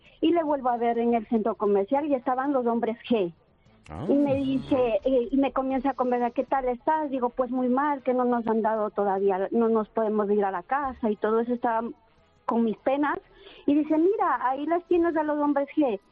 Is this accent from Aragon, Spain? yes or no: yes; Zaragoza, Aragon, Spain; Bueno, yo soy de Zaragoza.